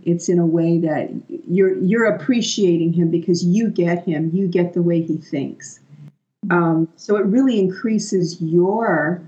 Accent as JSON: {"language": "English", "country": "United States", "said": "which is funny because I'm American."}